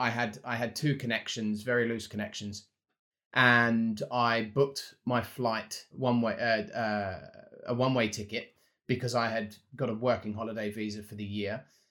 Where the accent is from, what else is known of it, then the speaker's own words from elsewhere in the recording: London, United Kingdom; also born or lived in Sydney; So I'm originally from London. I moved to Sydney 7 years ago